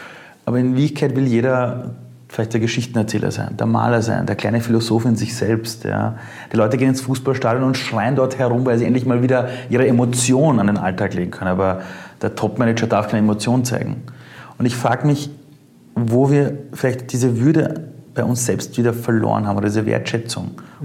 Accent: Vienna, Austria; Ich bin in Simmering aufgewachsen. Als Ausländer war es da immer schon ein bisschen schwierig

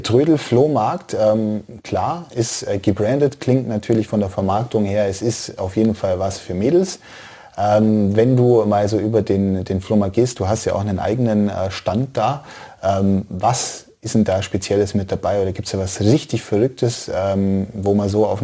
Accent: Bavaria, Germany; bei uns im Allgäu

